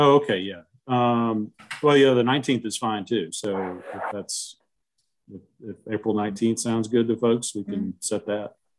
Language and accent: English; Cedartown, Georgia, United States; If you're doing Northwest Georgia, Alex, you need to help out my hometown in Cedartown.